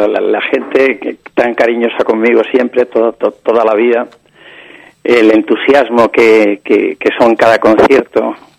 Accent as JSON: {"language": "Spanish", "region": "Andalusia", "country": "Spain", "said": "Eso hirviendo, porque soy andaluz. Y entonces, a los andaluces nos gusta cosa extraña porque hace mucho calor en Andalucía."}